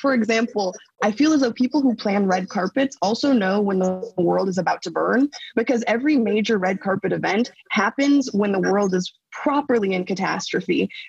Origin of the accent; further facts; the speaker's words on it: Minnesota, United States; also born or lived in California, United States; And so I think I've been more well-versed being growing up in Minnesota and then California in what it means to traverse the world as a young Black girl.